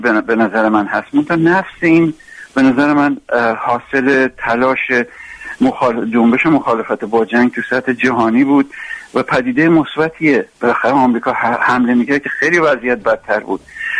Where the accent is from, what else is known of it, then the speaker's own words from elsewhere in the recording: Iran; این واقعیت ما ایرانی هستیم و ایرانی هستیم